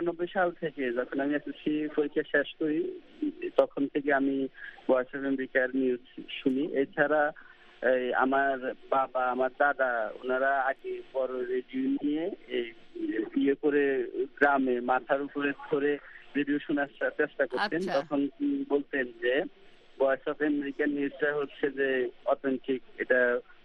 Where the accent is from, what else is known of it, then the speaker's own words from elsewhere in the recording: Comilla, Chittagong Division, Bangladesh; আমি কুমিল্লা থেকে এসেছি।